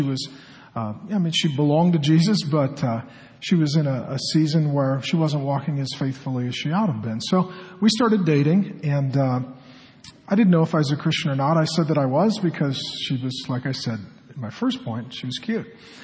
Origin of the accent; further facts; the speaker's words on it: Seattle, Washington, United States; And so for me, I grew up in Seattle, and I was one of the few kids in my neighborhood who had a dad.